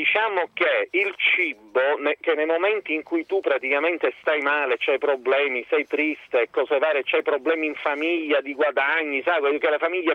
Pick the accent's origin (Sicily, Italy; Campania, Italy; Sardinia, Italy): Sicily, Italy; La Sicilia per me è un credo, perché mi devo dare tantissimo praticamente alla mia terra e alla creatività che mi ha dato.